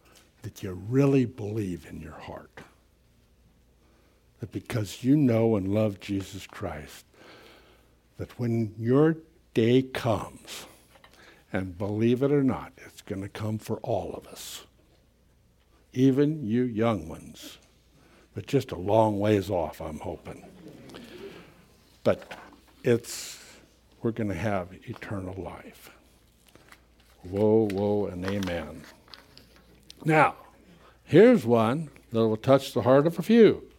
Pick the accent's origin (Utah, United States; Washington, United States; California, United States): California, United States; Tehachapi; born there; She was in the birth room with my mother when I was born in Tehachapi.